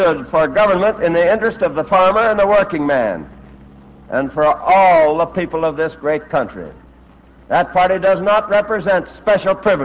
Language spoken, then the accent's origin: English; Independence, Missouri, United States; Now, when I go to my hometown in Independence